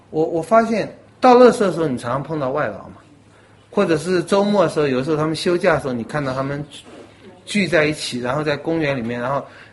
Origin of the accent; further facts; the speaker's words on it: Taiwan; 我们台湾人这个在欺负人的事上也不后人的